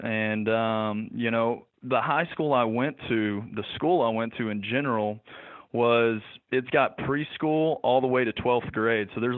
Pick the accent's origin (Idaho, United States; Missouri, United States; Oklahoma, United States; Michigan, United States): Oklahoma, United States; Ada; You know, I'm from Ada, Oklahoma, small town. It's about 70,000 people. I went to Latta High School. It's a small 2A high school in Oklahoma.